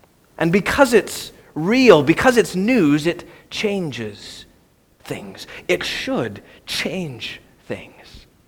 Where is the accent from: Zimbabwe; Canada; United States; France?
Canada; We're Canadian. We don't do that.